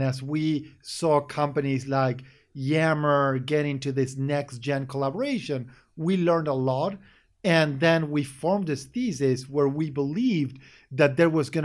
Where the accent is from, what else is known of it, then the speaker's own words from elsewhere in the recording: Argentina; Born and raised in Argentina, very strong family.